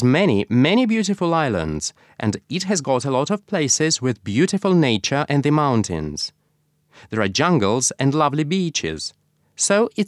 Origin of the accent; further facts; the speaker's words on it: California, United States; I'm from California, and California in the United States is very warm.